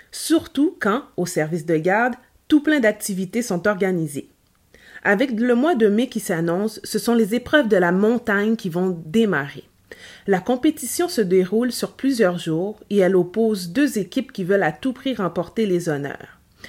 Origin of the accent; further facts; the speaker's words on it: Quebec, Canada; je suis une Québécoise qui est d'origine haïtienne, donc j'ai la peau noire.